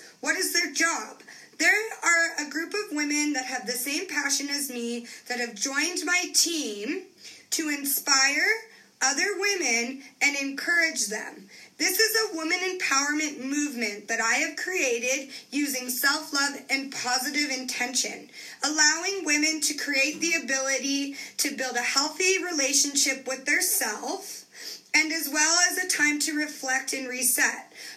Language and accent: English; Calgary, Alberta, Canada; I'm from Calgary, Alberta